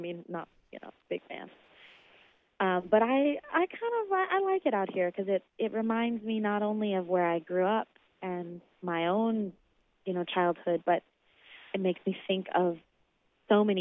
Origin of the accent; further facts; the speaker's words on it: Oklahoma, United States; I'm returning to Oklahoma for two concerts. And I haven't been back to my home state to perform in about 10 years.